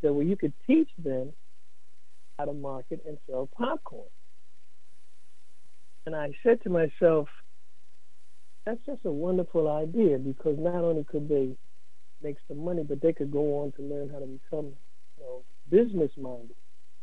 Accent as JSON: {"language": "English", "region": "New York", "country": "United States", "said": "What I did was, I'm from New York"}